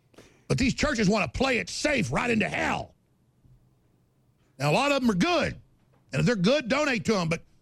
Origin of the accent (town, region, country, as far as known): Rockwall, Texas, United States; born or raised there